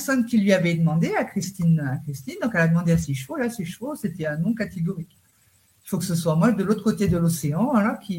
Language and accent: French; Germany; c'est vrai que toute petite, j'ai grandi en Allemagne